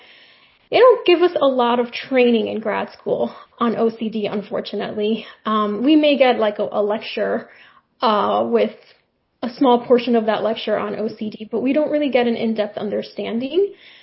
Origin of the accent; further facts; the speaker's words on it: New York City, New York, United States; I'm originally from New York, from New York City